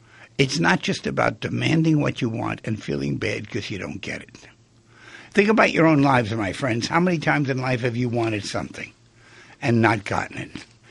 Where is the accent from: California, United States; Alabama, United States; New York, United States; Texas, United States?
New York, United States; Manhattan; No, we came from Manhattan. We didn't use gloves.